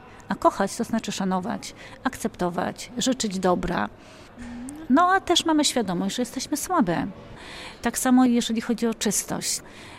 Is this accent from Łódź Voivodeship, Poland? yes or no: yes; Piotrków Trybunalski, Łódź Voivodeship, Poland; Pochodzę z Piotrkowa Trybunalskiego. Mam czworo rodzeństwa.